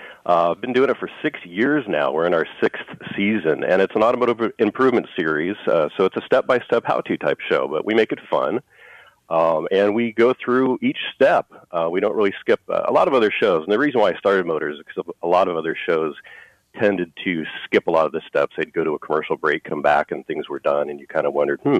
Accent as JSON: {"language": "English", "town": "Seattle", "region": "Washington", "country": "United States", "tie": "born or raised there", "lives_now": "San Diego, United States", "said": "No, I was raised up in Seattle. But I've been down here since 1990. So this is my home."}